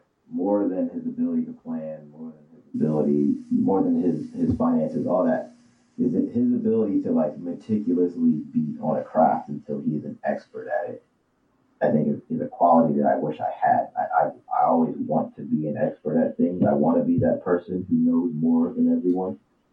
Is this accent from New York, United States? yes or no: no; Union, Pennsylvania, United States; I grew up just outside of Southwest Philly. So if you're familiar with Philadelphia, if you're familiar with the Philadelphia International Airport, I grew up 5 minutes from there. So I grew up in a little town called Union